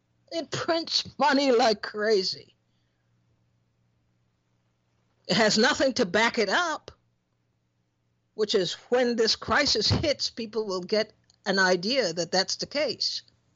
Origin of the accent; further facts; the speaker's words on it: Trinidad & Tobago; Look, I come from Trinidad, as you know, and since I was a kid till now